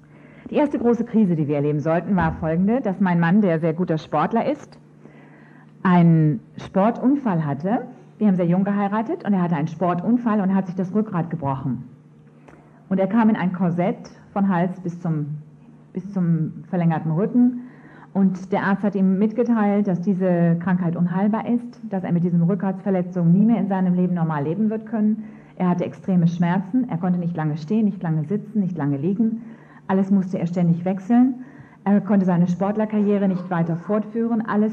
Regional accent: Hamburg, Germany; Ich bin aufgewachsen in Hamburg, habe ich schon gesagt

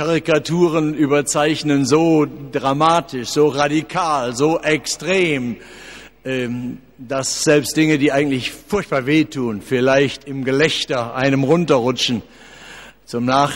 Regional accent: Essen, North Rhine-Westphalia, Germany; Ich komme ja aus dem Ruhrgebiet, ich kann ja gar nicht richtig Deutsch. Und das soll man dann in andere Sprachen übersetzen, nicht wahr? Ja, wir im Ruhrgebiet in Essen, wir waren immer dankbar, wenn wir mein und dein auseinanderhalten können.

